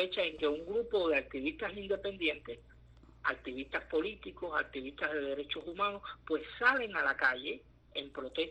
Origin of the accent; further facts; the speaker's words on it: Cuba; como cubanos y como cubanas